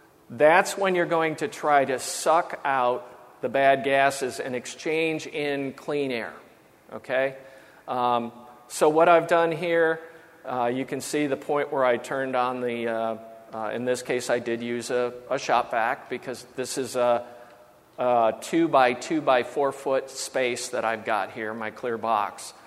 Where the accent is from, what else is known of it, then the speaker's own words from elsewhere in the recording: Colorado, United States; Yeah, I'm from Colorado. We've got incense.